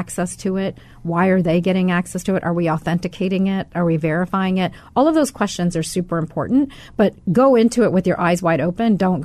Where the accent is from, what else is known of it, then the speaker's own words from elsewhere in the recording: United States; So my parents are immigrants, and as we were growing up here, we've lived in dual cultures. So we're American.